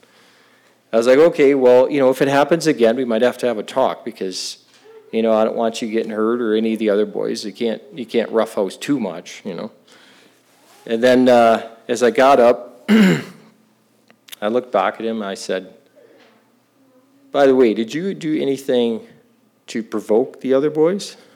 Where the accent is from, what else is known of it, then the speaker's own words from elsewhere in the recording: Wisconsin, United States; I grew up in Wisconsin from the States. I grew up a Green Bay Packers fan.